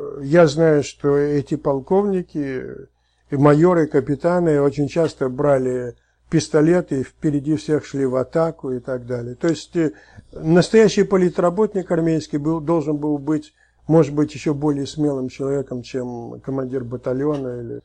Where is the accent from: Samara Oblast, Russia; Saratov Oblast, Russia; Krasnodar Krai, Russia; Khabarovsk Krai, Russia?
Saratov Oblast, Russia; Saratov; born there; also born or lived in Moldova; Нет, я родился в Саратове.